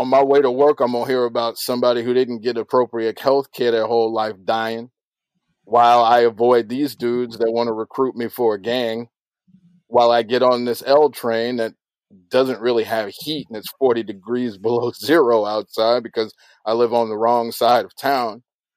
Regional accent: Chicago, Illinois, United States; When I was growing up in the Shy, trying to be a smart kid, going through tough neighborhoods to get to the smart kid school

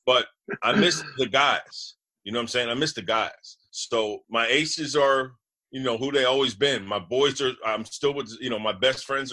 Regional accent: Harrison, United States; they thank God I'm in Harrison, my hometown.

